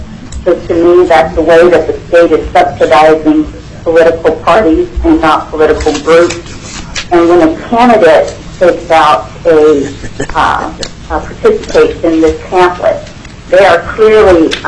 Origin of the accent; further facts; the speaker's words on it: Delta Junction, Alaska, United States; I'm from the Delta Junction area.